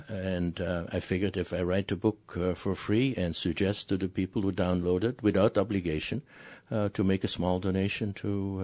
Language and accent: English; Antwerp, Flanders, Belgium; Originally from Belgium. Grew up in Antwerp.